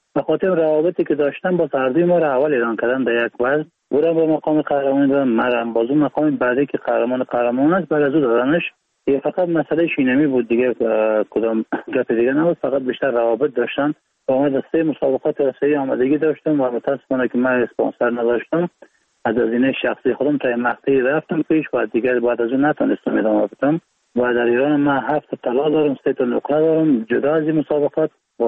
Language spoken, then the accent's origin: Persian; Baghlan, Afghanistan; also born or lived in Iran; بلند ایران هستم و 31 سال زندم هست. از ولایت بغلان هستیم و متولد ایران هستم